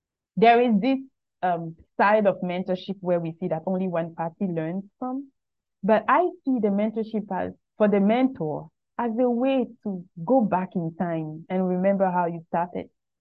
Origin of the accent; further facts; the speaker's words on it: Gabon; and I am from Gabon.